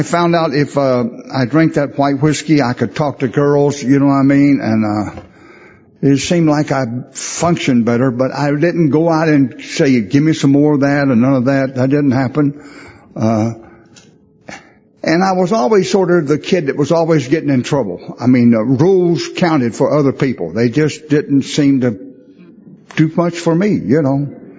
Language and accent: English; North Carolina, United States; And I was raised in North Carolina. I was raised way out. We didn't even have electric lights when I was a kid.